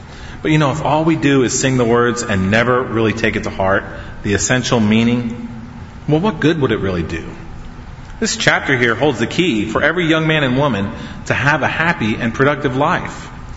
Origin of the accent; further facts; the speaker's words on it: Pennsylvania, United States; I grew up in Pennsylvania on the eastern side, and we had this great river that flowed out of the mountains of Pennsylvania on its way down to Philadelphia.